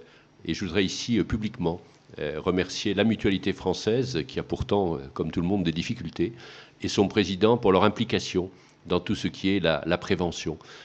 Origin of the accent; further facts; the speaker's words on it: Provence-Alpes-Côte d'Azur, France; même si ce n'est pas chez nous, dans les Alpes-de-Haute-Provence, même si ce n'est pas chez nous en France